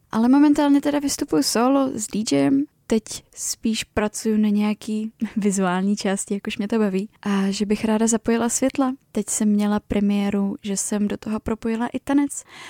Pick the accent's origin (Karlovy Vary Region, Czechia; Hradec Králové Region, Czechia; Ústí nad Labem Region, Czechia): Karlovy Vary Region, Czechia; Karlovy Vary; Já jsem právě původem z Karlových Varů, pak také jsem velmi často v Praze a také v Londýně.